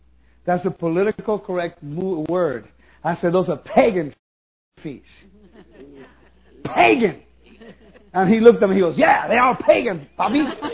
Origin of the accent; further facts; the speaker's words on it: Puerto Rico; born there; Yeah, I was born in Puerto Rico, but I found from Spain. We're all Jewish.